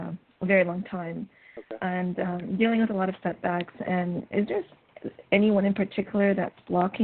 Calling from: Canada; I'm calling from Canada.

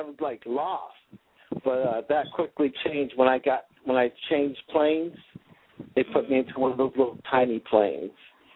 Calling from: Connecticut, United States; I'm calling from Connecticut.

